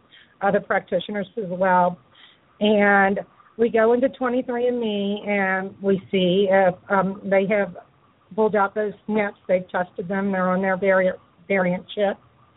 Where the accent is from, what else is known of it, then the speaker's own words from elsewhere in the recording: New Orleans, Louisiana, United States; And I went to a geneticist in my hometown, New Orleans